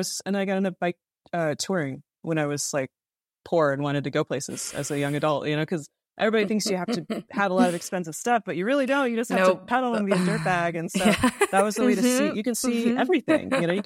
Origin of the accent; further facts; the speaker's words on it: Washington, District of Columbia, United States; born there; No. I was actually born in D.C. My family's from Wisconsin.